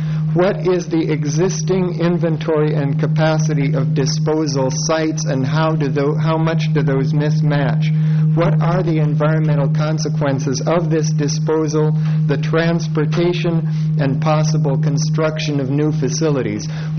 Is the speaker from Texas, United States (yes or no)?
no; Atascadero, California, United States; from Atascadero.